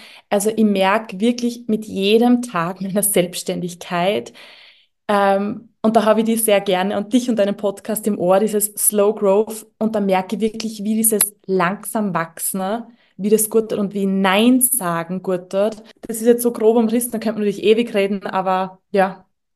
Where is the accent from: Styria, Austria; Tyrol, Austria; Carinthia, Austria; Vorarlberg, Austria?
Styria, Austria; accent: Styrian; gerade bin ich in der Steiermark und da bin ich auch her. Hört man wahrscheinlich, also ich springe zwischen, ich versuche, dass man mich versteht und meinem Steirer Dialekt.